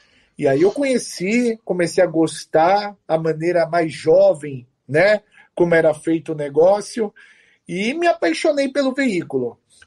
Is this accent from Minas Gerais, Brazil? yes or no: no; São Paulo, Brazil; eu sou de São Paulo, capital. Nasci nessa cidade, que eu amo demais